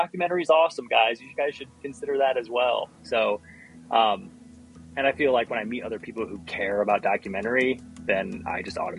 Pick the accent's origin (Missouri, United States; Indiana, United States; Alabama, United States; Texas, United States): Indiana, United States; Chesterton; I'm from Chesterton, and that's where she's from.